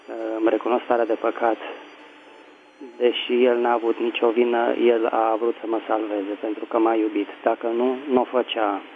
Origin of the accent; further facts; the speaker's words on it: Bucharest, Romania; din București.